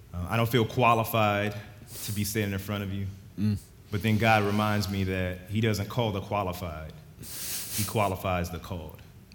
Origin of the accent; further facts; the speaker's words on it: Edgewood, Maryland, United States; also born or lived in Havre de Grace; I was born in Havre de Grace, Maryland, but raised in Edgewood with my older brother, Tavis, by my mom and eventual stepfather.